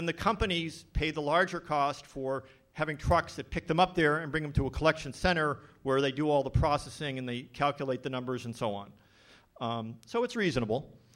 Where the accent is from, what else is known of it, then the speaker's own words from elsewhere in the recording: Massachusetts, United States; And I grew up in Massachusetts, so they say if something's right down the road, they mean it's like 40 miles away.